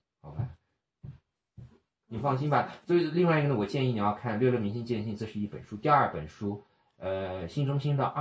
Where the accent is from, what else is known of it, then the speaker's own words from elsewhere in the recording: United States; 你在洛杉矶，我在纽约，但是我在洛杉矶待过一段时间。是的，嗯，我是美国长大的，我是美国长大的。